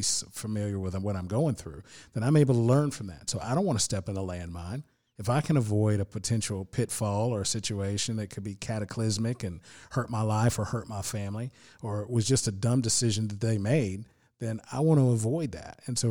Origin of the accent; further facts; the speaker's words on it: Tennessee, United States; now in Hopkinsville, United States; I mean, I'm from Tennessee. I'm a good old Tennessee country boy from the river and West Tennessee.